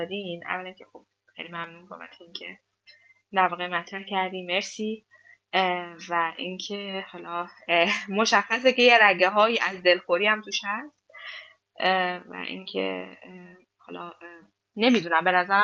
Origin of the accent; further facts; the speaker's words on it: Mashhad, Razavi Khorasan, Iran; حتی من الان مشهدی هستم